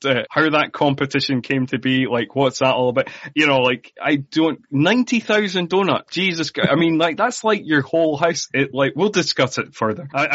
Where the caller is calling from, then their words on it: Scotland, United Kingdom; I mean, I'm recording from Scotland, the home of the deep fried Mars bar.